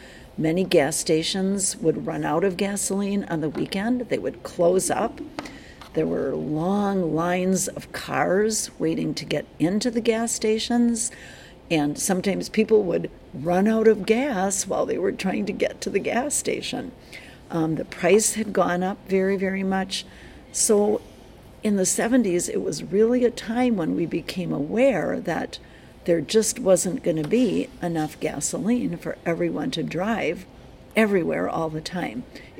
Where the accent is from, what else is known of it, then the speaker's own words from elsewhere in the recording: Milwaukee, Wisconsin, United States; I'm Anna's grandmother. I am 69 years old, and I grew up in Milwaukee, Wisconsin.